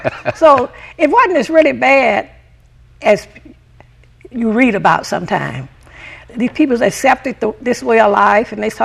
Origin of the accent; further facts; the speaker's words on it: Delano, California, United States; now in Long Beach, United States; I came to Long Beach in 1955.